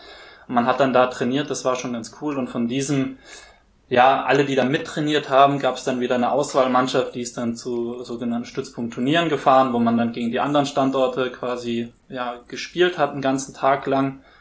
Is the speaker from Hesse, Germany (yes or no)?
no; Hamburg, Germany; born there